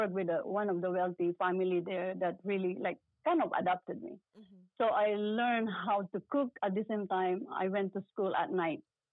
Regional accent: Philippines; I'm born and raised in the Philippines. I grew up and my mom raised me by a single mom. And I live in the farm and we do all the farming and everything.

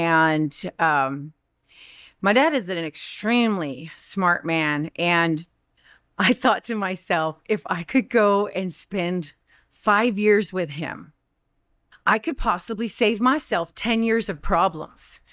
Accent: Texas, United States; it's a privilege, I feel, to be born and raised in Texas

